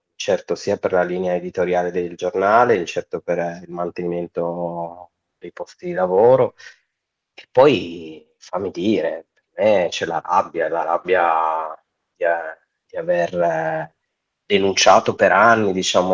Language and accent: Italian; Turin, Piedmont, Italy; lo dico da torinese